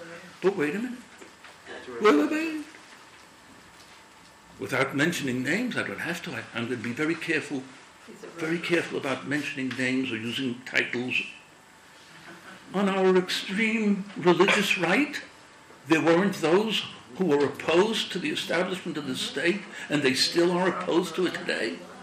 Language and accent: English; Williamsburg, New York, United States; born there; he finds out that I was born in Williamsburg.